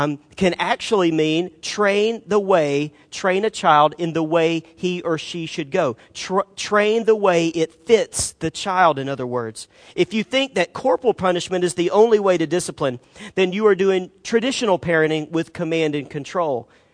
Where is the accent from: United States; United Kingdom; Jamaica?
United States; the South; You know, I'm from the South